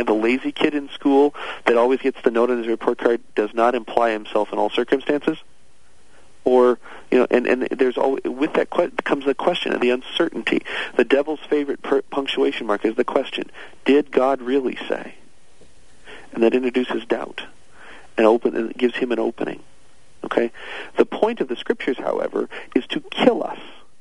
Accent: St. Louis, Missouri, United States; I grew up in the St. Louis area.

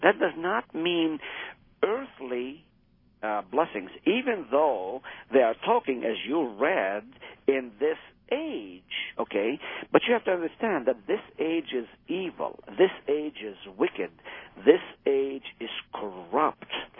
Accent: Israel; English is a second language; I grew up in Israel. I know my culture. I know the people of my people.

